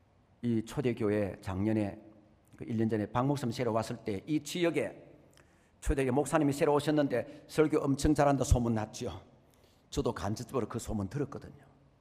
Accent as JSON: {"language": "Korean", "town": "Miryang", "region": "South Gyeongsang", "country": "South Korea", "tie": "born or raised there", "said": "왜냐하면 저 고향이 미량이거든요."}